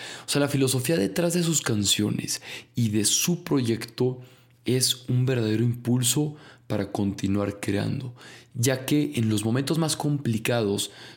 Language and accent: Spanish; Mexico; Igual uno como mexicano, hace poquito estuve en Medellín